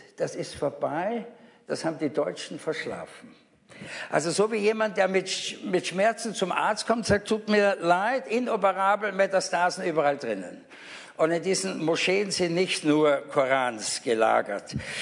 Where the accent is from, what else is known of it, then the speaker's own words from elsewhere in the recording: Eastern Austria, Austria; Also ich bin Österreicher, ich komme nicht aus dem Westen, sondern aus dem Osten.